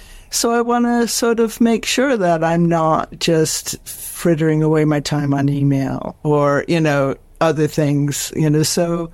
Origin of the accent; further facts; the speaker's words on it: United States; now in United Kingdom; when I track my time, when I talk about organizing things and getting things done, that marks me as very American in the circles I travel in around here.